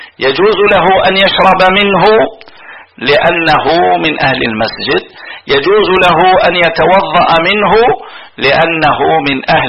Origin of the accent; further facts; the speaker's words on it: Algiers, Algiers Province, Algeria; وعندنا في الجزائر العاصمة أكبر مقبرة وهي معروفة مشهورة